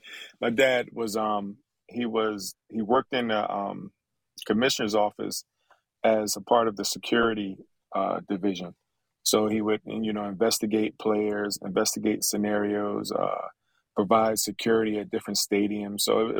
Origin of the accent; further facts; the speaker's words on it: Philadelphia, Pennsylvania, United States; you know, we've been through so much together, you know, just growing up in Philly, competing against each other, playing with one another.